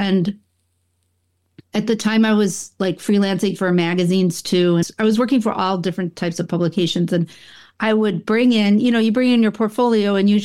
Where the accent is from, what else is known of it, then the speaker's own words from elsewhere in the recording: Buffalo, New York, United States; and I grew up in upstate New York. I'm from the Buffalo area, and I also studied photography in Rochester.